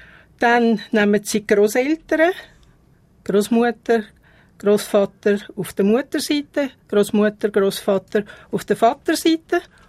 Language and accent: German; Wynigen, Bern, Switzerland; mein Heimatort ist Wynigen bei Burgdorf